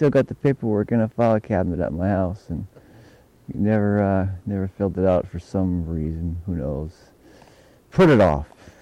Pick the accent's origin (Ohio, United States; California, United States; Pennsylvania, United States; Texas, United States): California, United States; San Francisco; Yeah, born and raised in San Francisco, and stayed there a long time until just after college.